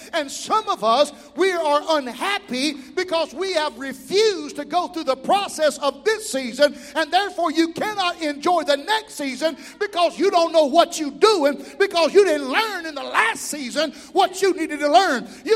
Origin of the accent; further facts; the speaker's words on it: Mobile, Alabama, United States; also born or lived in Panama City / Blountstown; I'm from Mobile, Alabama, which was a big town. Even though I lived in the rural area, I'm from the big town. Then I moved from there to Panama City, Florida, the redneck Riviera.